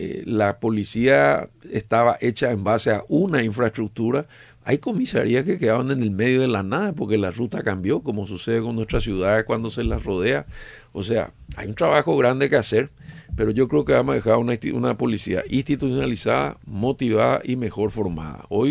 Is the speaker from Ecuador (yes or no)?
yes; Ecuador; Nosotros tenemos 54. Tenemos una masacre en Guayaquil.